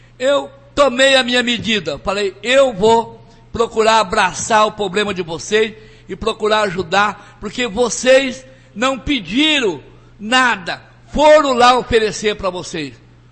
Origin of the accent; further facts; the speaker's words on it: Jataizinho, Paraná, Brazil; Eu sou uma pessoa que nasci e me criei aqui em Jataizinho. Não tenho vergonha de falar. Tenho 68 anos de idade.